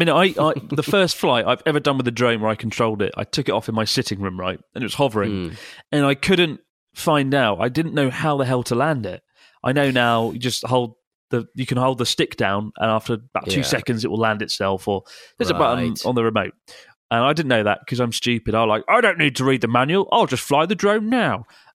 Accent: United States; My brother and I grew up here in America, but our mother is Japanese, so we'd often visit growing up.

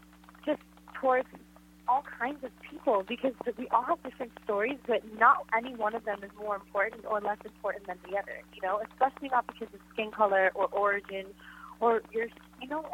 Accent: Florida, United States; Florida is my home state, so I was personally affected in probably a greater way

